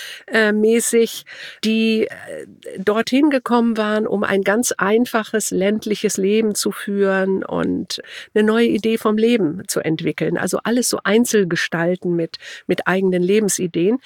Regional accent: Gütersloh, North Rhine-Westphalia, Germany; born there; now in Hamburg, Germany; Bin hier nach Hamburg gekommen. Ich bin gebürtig aus Gütersloh. Komme aus einer Unternehmerfamilie

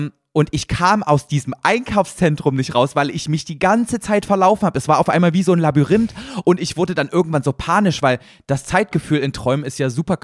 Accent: East Germany, Germany; ich komme aus dem Osten

